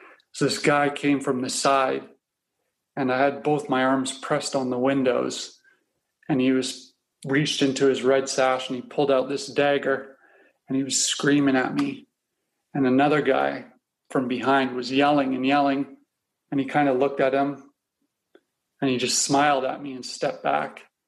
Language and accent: English; Canada; moved away as an adult; I grew up in Canada, lived all over Canada.